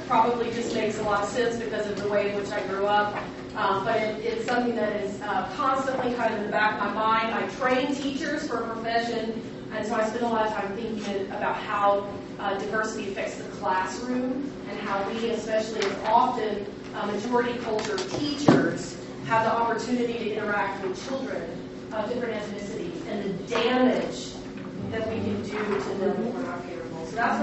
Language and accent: English; Chattanooga, Tennessee, United States; I grew up in Chattanooga.